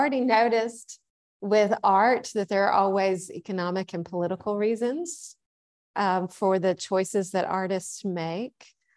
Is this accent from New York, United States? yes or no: no; Arkansas, United States; I'm from Arkansas. They look like ducks to me.